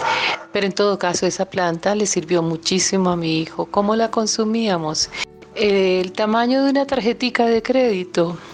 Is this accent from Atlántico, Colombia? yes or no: yes; Barranquilla, Atlántico, Colombia; born there; Nací en Barranquilla, Curramba la Bella, una de las ciudades más bellas de Colombia.